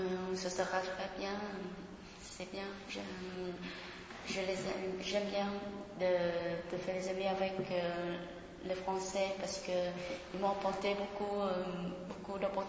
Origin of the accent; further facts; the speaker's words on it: Vietnam; French is a second language; now in France; je suis une Vietnamienne qui fait mes études en France. Ça fait un an et plus.